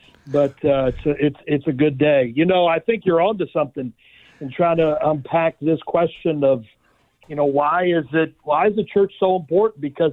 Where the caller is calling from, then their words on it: Orlando, Florida, United States; Today, I'm calling from Orlando, Florida.